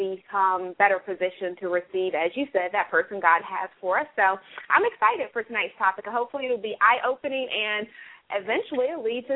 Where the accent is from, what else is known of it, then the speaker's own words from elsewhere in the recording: Springfield, Illinois, United States; I am from Springfield, Illinois.